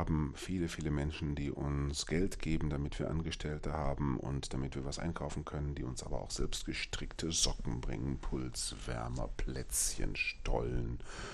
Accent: North Rhine-Westphalia, Germany; now in Limburg, Germany; Ich zum Beispiel als Westfale, selbst im Limburg, da gibt es dann so schöne Weihnachtslieder nicht

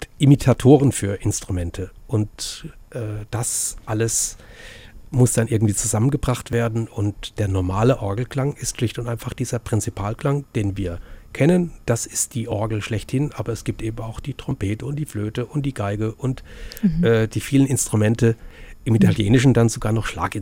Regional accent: Würzburg, Bavaria, Germany; Mein erster Klavierlehrer war gleichzeitig Organist in meiner Heimatgemeinde in Würzburg

